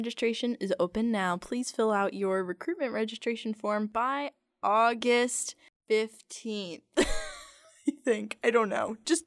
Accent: Boca Raton, Florida, United States; My hometown is Boca Raton, Florida.

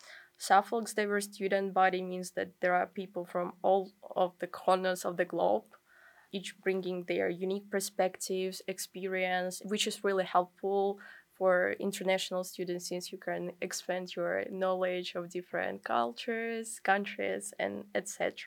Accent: Kyiv, Ukraine; English is a second language; now in United States; I'm from Ukraine, the city center Kyiv.

